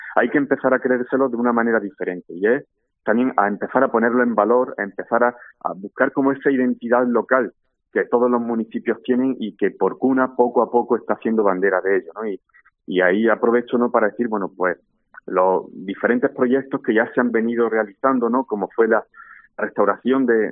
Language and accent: Spanish; Porcuna, Andalusia, Spain; mi familia está en Porcuna, mi vida está en Porcuna y yo soy de Porcuna, ¿no? Entonces, como siempre digo, he tenido la inmensa suerte, ¿no? De nacer en un pueblo que me permitió estar rodeado permanentemente de ruinas, de restos